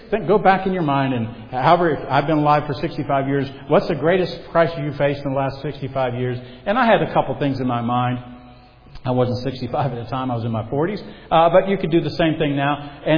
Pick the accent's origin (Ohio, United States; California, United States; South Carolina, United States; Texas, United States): South Carolina, United States; born there; I was born in South Carolina. I'm 30 miles from the ocean.